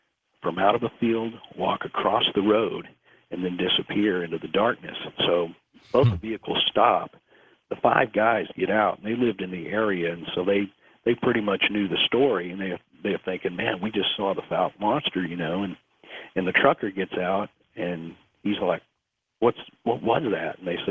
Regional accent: Fort Worth, Texas, United States; And I grew up in Fort Worth, which is about 3 hours from Falk.

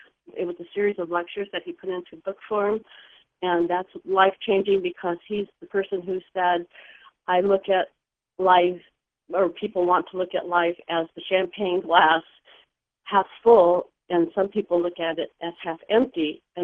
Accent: Michigan, United States; I grew up in Michigan. I'm 63. I was raised Catholic.

